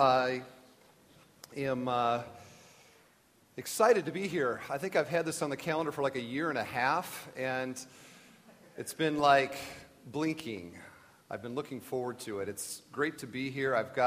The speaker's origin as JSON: {"language": "English", "town": "Cedar Falls", "region": "Iowa", "country": "United States", "tie": "born or raised there", "said": "I grew up in Iowa. I grew up in Cedar Falls. And we would come to this camp for teen events, and I came to youth camp and different things through the years"}